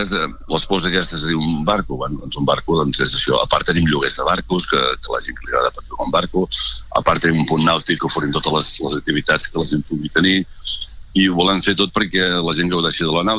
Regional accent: Olot, Catalonia, Spain; now in Platja d'Aro, Spain; D'Olot. El que passa que fa 20 anys que estem a Platja d'Aro. Mm. Estic a Platja d'Aro.

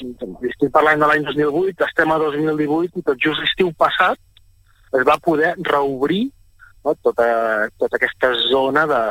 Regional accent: Torroella de Montgrí, Catalonia, Spain; una persona com jo, que soc de Torroella i l'Estartit, que tenim les medes

